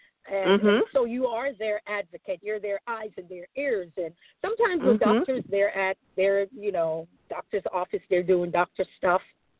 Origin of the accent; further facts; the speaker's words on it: Jamaica; I'm Jamaican.